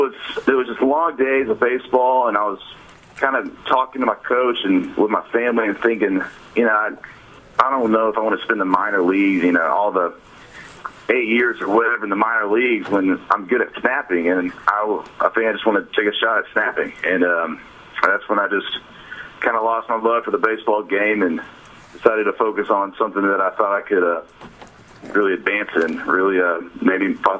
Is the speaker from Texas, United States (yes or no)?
yes; Tyler, Texas, United States; he's an old East Texas guy like me. He's from Luskin, I'm from Tyler, and our high schools actually played each other when he played